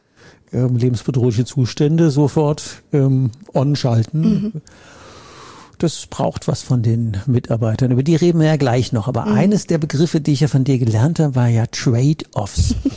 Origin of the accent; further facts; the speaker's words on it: Rhineland, Germany; Ich komme ja aus dem Rheinland